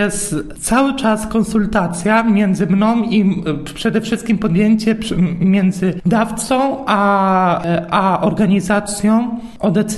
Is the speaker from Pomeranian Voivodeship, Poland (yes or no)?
no; Trębaczew, Łódź Voivodeship, Poland; pochodzę z Trębaczewa.